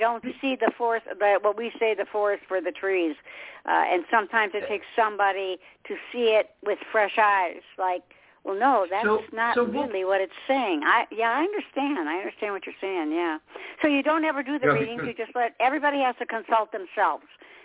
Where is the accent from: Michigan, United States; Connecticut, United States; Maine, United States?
Michigan, United States; people would come to me when I was in Michigan, because I'm from Michigan, and I do a lot of them up there.